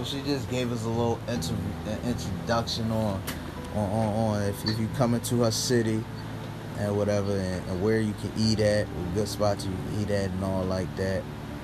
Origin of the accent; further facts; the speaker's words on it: Philadelphia, Pennsylvania, United States; Because, you know, I'm from Philly, so one of our foods that we're famous for is like the Philly cheesesteak.